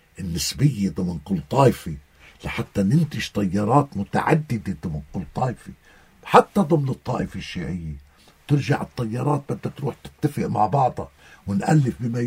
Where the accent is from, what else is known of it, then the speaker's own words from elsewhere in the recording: Palestine; نحن بس سلمنا سلاحنا كفلسطينيين